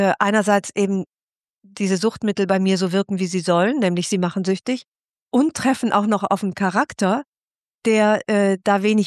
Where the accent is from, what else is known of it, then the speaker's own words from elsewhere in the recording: Rhineland, Germany; ich komme aus dem Rheinland, ich bin die Letzte auf der Party